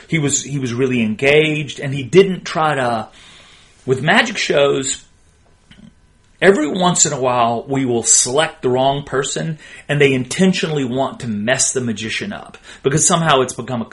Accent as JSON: {"language": "English", "region": "Alabama", "country": "United States", "tie": "born or raised there", "also_born_or_lived": "San Angelo, Texas", "said": "I was actually born in West Texas, born in San Angelo, but I grew up mostly in Alabama, and I spent a lot of time in the woods."}